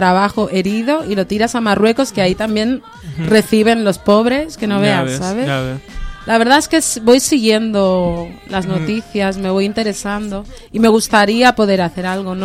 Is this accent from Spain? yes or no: no; Guinea; Yo soy de Guinea, entonces sería subsahariana también.